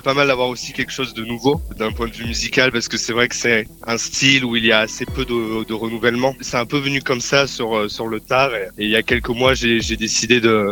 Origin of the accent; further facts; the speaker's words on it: Réunion, France; J'ai grandi, je suis né à La Réunion, donc j'ai pas grandi dans un univers d'aficionado et avec cette culture-là